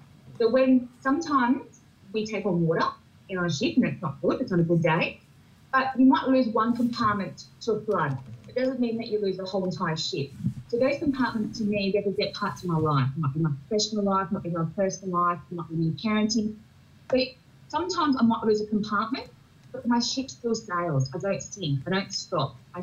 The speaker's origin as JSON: {"language": "English", "town": "Nowra", "region": "New South Wales", "country": "Australia", "said": "Third generation. My parents are Army. So all I have known and lived and breathed is the defense. So I joined up when I was 19 from Nowra, which is in the south coast of New South Wales."}